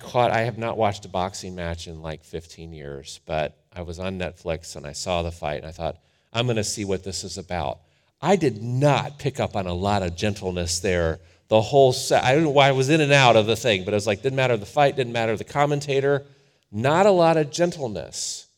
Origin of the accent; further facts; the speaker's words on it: Cleveland, Ohio, United States; I'm from Cleveland.